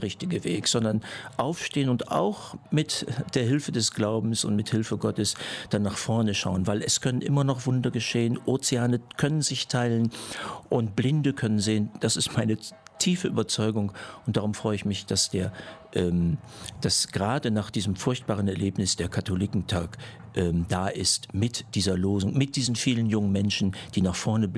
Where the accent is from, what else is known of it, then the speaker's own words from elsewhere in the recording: Münster, North Rhine-Westphalia, Germany; Und freue mich, dass ich in meiner Heimatstadt